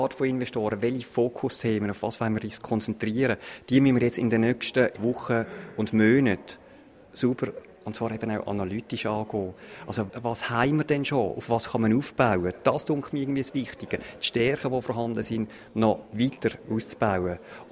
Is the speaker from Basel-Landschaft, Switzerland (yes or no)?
yes; Basel-Landschaft, Switzerland; im Baselbiet, wo ich aufgewachsen bin und wo ich auch die ganze Zeit gewohnt habe